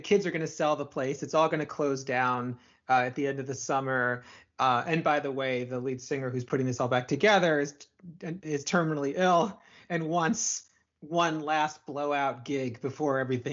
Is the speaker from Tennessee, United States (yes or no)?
no; West Long Branch, New Jersey, United States; where I grew up in West Long Branch, which was next to Long Branch, and Long Branch had a pier.